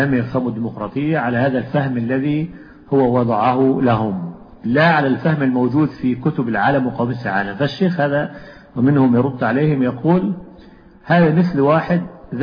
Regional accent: Egypt; لكن العيش عندنا في مصر تطلق على الخبز.

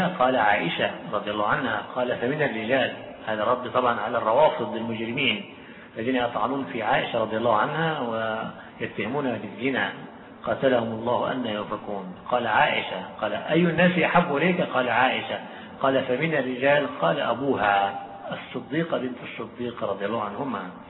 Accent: Egypt; والآن بلادنا مصر الآن ستفتح مجال التطبيع مع إيران بقوة

